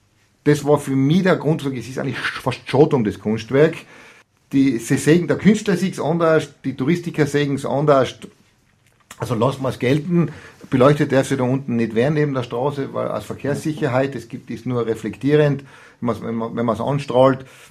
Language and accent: German; Tyrol, Austria; Wir sind eben keine Kärntner, wir sind auch keine Nordtiroler, wir sind eben Osttiroler.